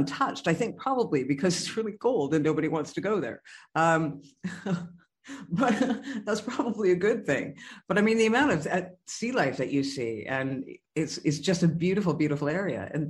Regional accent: Terrace, British Columbia, Canada; I come from the Pacific Northwest, Terrace, BC, but, you know, we're just off 2 hours from the coast, which is Prince Rupert.

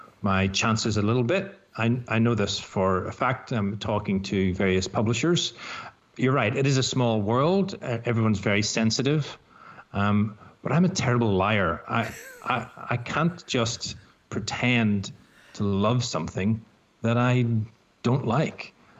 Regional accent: Ireland; now in Australia; I am an Australian. I got my Australian citizenship in 2007. But I think the fact that I'm clearly still Irish as well sits a bit uncomfortably with some people.

